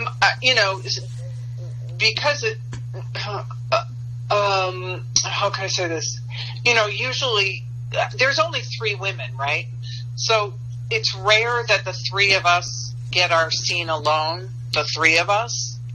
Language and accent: English; Chicago, Illinois, United States; accent: Chicago; I am a Chicagoan. I was born and raised here. So you do get a sense of place when I'm on screen, because there is no losing this Chicago accent.